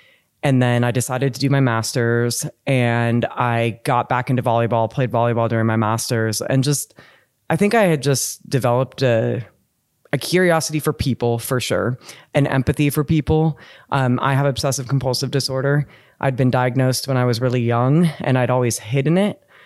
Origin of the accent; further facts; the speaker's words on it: Bellingham, Washington, United States; I'm from Bellingham, Washington. There's a great university there. It's like maybe a 10-minute walk from my house or my parents' house.